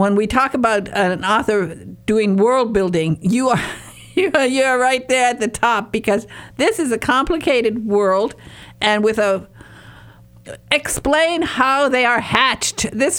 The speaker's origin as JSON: {"language": "English", "region": "Michigan", "country": "United States", "moved": "as an adult", "said": "I'm from America. I'm from northern Michigan. But when I was 11, I decided I wanted to go live near where Jane Austen was born. And so when I was 21 years old, I went and bought a 400-year-old cottage right there."}